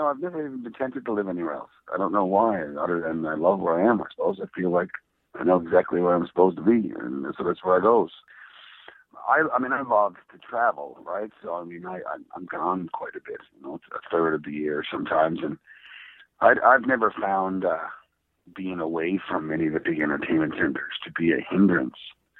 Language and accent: English; Petty Harbour, Newfoundland and Labrador, Canada; Most of the stuff in the book I were stories I've been telling about growing up in Petty Harbor since I was a kid.